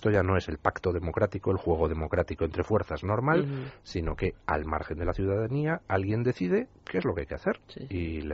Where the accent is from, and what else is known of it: Spain